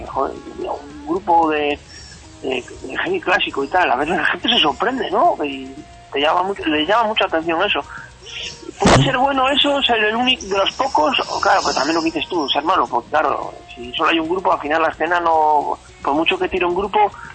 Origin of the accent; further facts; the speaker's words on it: Toledo, Castilla-La Mancha, Spain; yo soy de Toledo y me subo para arriba